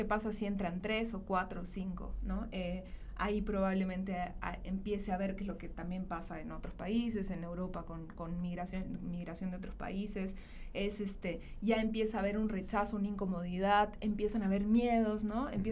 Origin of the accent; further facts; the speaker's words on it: Peru; Cuando asumimos que somos un grupo, es decir, somos los peruanos